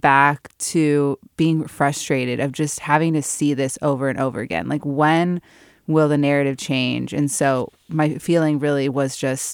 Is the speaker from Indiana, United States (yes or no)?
no; Los Angeles, California, United States; I was in my hometown in Los Angeles